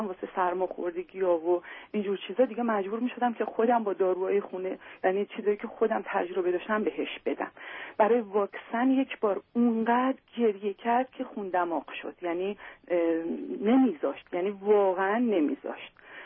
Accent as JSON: {"language": "Persian", "country": "Iran", "moved": "yes", "lives_now": "United States", "said": "حدوداً همون 8 سال، 8 سال رو از ایران اومدیم"}